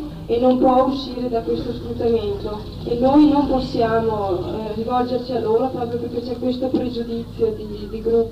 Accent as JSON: {"language": "Italian", "town": "Bolzano", "region": "Trentino-Alto Adige", "country": "Italy", "said": "Sono di Bolzano e vorrei fare questa riflessione"}